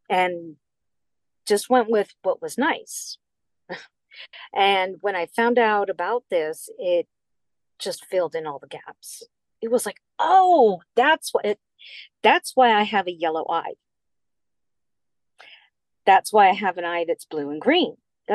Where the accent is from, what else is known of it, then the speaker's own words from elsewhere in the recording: Camp Lejeune, North Carolina, United States; born there; I was born on Camp Lejeune, North Carolina. And in 1974.